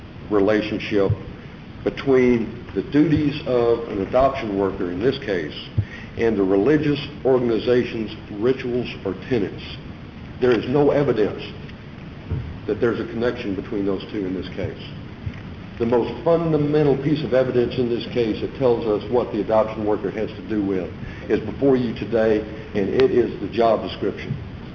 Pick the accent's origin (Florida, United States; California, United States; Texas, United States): Texas, United States; Dallas; I'm from Dallas, Texas.